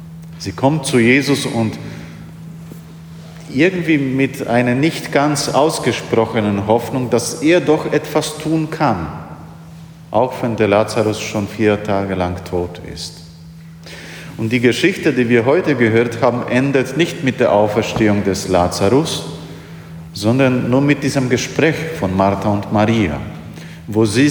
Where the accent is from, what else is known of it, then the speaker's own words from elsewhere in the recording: Poland; Und in meiner Heimat in Polen ist es ein bisschen verrücktes Fest.